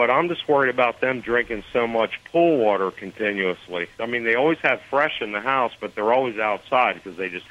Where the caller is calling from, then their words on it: Florida, United States; I'm in Florida.